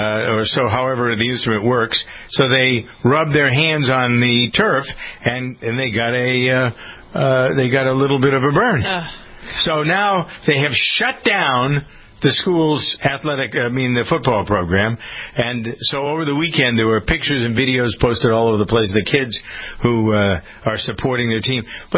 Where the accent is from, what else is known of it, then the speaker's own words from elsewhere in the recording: Framingham, Massachusetts, United States; So schools have started here today in Framingham, my hometown.